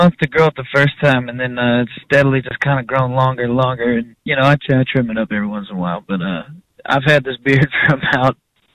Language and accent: English; the South, United States; And then you know, we grew up in the South, so we grew up listening to a lot of country and blues and stuff like that.